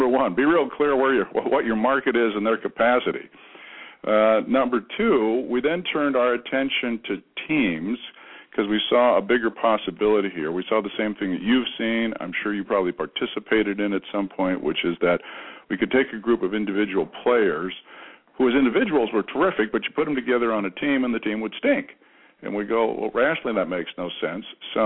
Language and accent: English; Washington, United States; Well, I grew up in Eastern Washington.